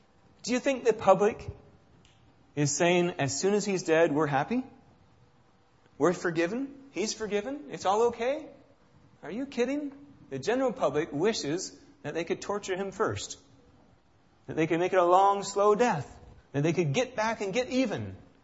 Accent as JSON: {"language": "English", "region": "Indiana", "country": "United States", "said": "I came from Indiana. If you don't know, that's why I'm picking on the Hoosiers."}